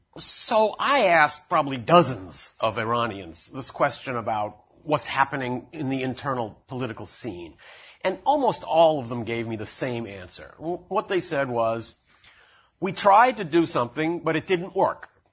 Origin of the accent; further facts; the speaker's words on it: United States; And I can tell you the experience, as some of you may know, of being an American in Iran is really almost unique in the world.